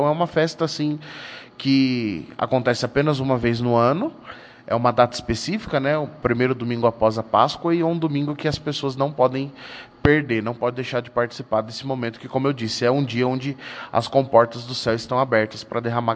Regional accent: São Paulo, Brazil; now in Rio Grande do Sul, Brazil; eu sou de São Paulo, missionário, e estou em missão aqui no Rio Grande do Sul

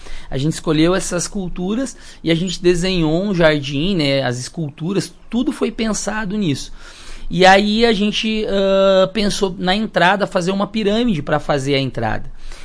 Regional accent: Brazil; a gente é do Brasil, a gente mora numa cidade lá no sul do Brasil, né, que é Marau

